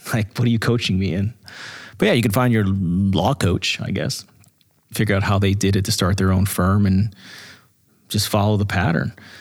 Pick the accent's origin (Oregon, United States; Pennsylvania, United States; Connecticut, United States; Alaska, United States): Pennsylvania, United States; Pittsburgh; we grew up in Pittsburgh, and you know, we always had aspirations of helping a lot of folks.